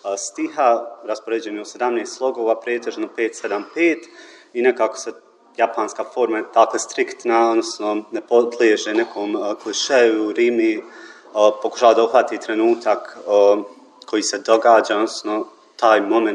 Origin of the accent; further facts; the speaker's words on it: Okolo, Bosnia & Herzegovina; Ovdje sam proveo djetinjstvo, dolazim iz Okola i nekako sam srednjoškolsko obrazovanje nastavio u Mostaru, tako da evo nakon nekih 10 godina ponovno se vraćam ovdje